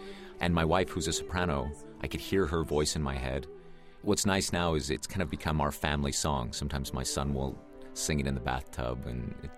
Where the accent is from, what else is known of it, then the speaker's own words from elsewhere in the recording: Nevada, United States; Yeah, I was raised in Northern Nevada, a-religiously, not as an atheist, but really with no exposure at all to religion.